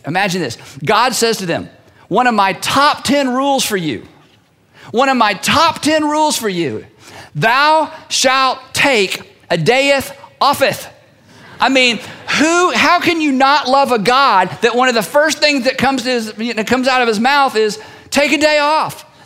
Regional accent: United States; and I'm an American, and by golly, I was born in the USA

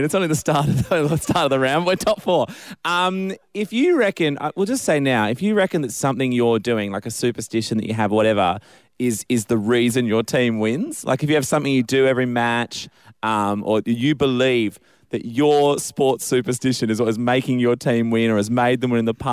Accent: Perth, Western Australia, Australia; I grew up in Perth

